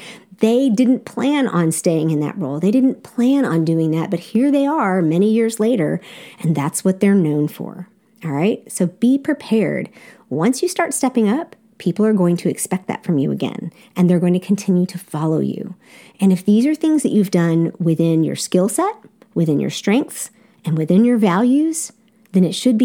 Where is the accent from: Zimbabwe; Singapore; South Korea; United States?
South Korea; I grew up in Korea